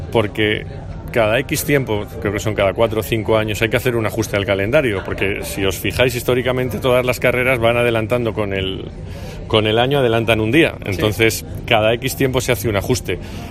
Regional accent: Spain; al final somos españoles

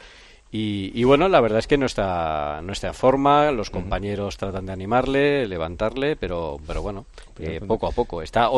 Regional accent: Spain; orgullosos como españoles

